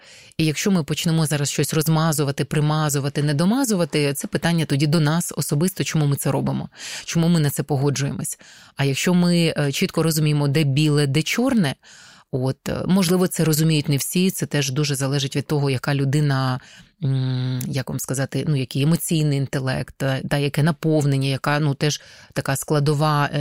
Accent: Kyiv, Ukraine; Я тут народилася в Україні, в Києві, тут моє коріння.

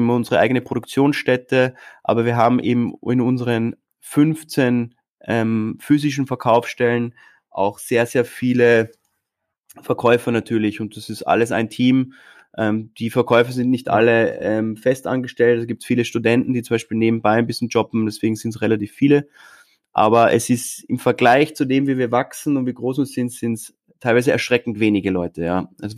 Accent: Austria; wir sind stolze Österreicher und versuchen eben aus Wien raus eine globale Marke zu bauen.

